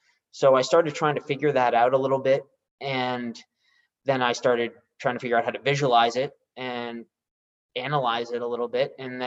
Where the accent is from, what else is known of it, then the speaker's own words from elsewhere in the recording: Boston, Massachusetts, United States; And I probably was, but I'm from Boston.